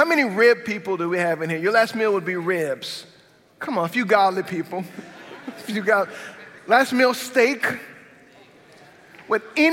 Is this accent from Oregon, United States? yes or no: no; Lafayette, Louisiana, United States; And somehow we got on the topic of where we were from, and I said, I'm from Lafayette.